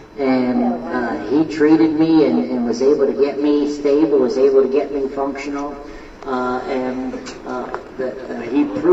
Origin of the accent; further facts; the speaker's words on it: Pottstown, Pennsylvania, United States; born there; I was born in Pottstown, Pennsylvania.